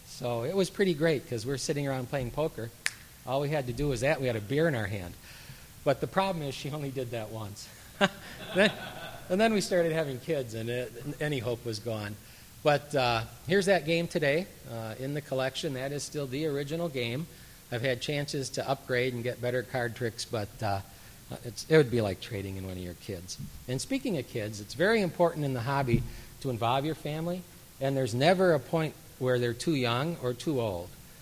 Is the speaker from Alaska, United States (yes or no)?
no; Wisconsin, United States; So obviously, growing up in Wisconsin, I was partial to the Attaballs.